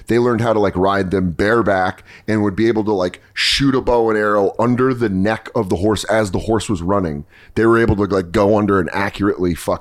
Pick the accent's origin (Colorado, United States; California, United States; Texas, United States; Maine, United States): Colorado, United States; There was a part of me that resented it growing up in Colorado because it's so shoehorned into everything you do.